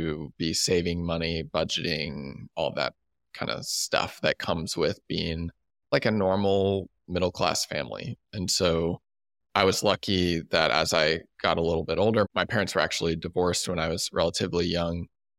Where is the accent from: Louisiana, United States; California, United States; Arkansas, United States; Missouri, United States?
Missouri, United States; Kansas City; I grew up in Kansas City and very like Midwestern upbringing, I would say.